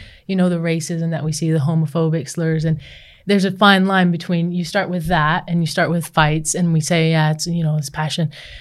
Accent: New Zealand; coming from growing up in New Zealand with an All Black as an uncle

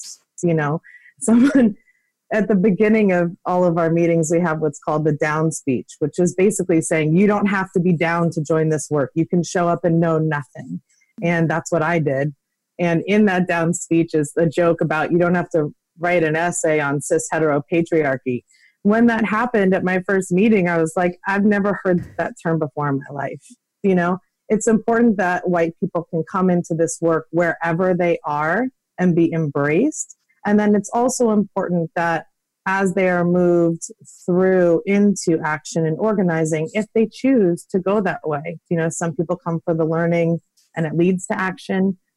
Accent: New York City, New York, United States; You know, as I mentioned, growing up in New York City, seeing racism doesn't mean that you get racism.

